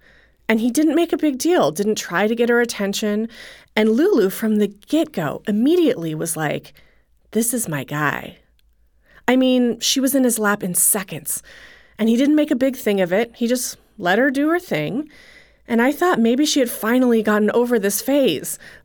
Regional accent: Los Angeles, California, United States; born there; I was born in Los Angeles in a small one-story house packed full of my family.

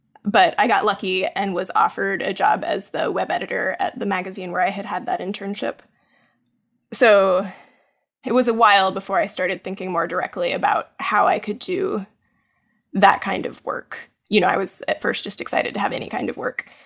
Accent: Maryville, Tennessee, United States; Yeah, Maryville is, it was a much smaller, more rural town when I was a kid.

